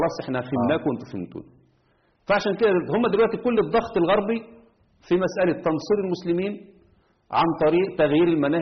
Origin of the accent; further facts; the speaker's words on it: Egypt; انت يعني تخيل مثلا احنا عندنا في مصر